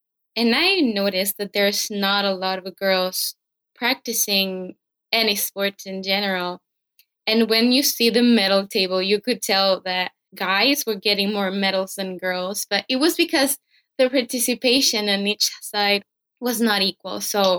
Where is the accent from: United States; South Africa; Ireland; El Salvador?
El Salvador; I'm from El Salvador